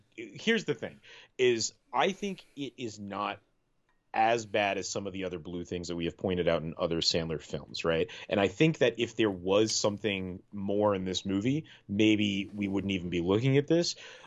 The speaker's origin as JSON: {"language": "English", "town": "Salem", "region": "Massachusetts", "country": "United States", "tie": "born or raised there", "moved": "yes", "lives_now": "Utah, United States", "said": "I grew up around Salem and thought they do Halloween right. And then I moved to Utah."}